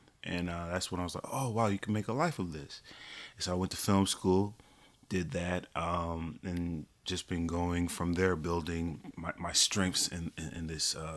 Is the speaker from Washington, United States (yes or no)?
yes; Seattle, Washington, United States; So myself and my collaborator by the name of Nikki Wade, we're both from Seattle, actually.